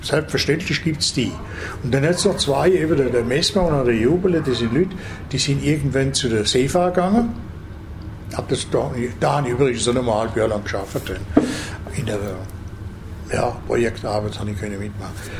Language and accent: German; Germany; Wobei es für mich als Deutsche, muss ich sagen, am Anfang ist es nicht ganz einfach gewesen